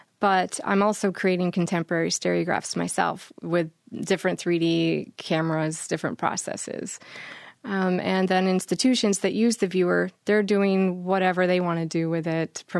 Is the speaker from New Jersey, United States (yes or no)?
no; Michigan, United States; also born or lived in Florida; I was born in Florida, only lived there for a year, but I was raised in West Michigan. And I left Kalamazoo in 2002